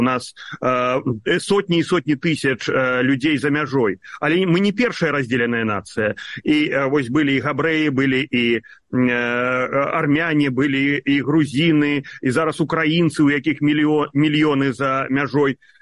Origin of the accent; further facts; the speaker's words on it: Belarus; now in United States; можу виконувати, поки не вернуся в Білорусь.